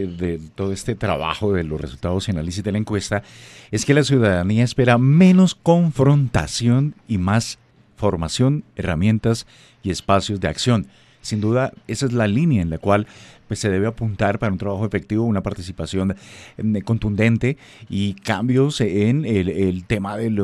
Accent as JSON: {"language": "Spanish", "country": "Colombia", "said": "lo tradicional que tenemos como cultura, como colombianos en este caso"}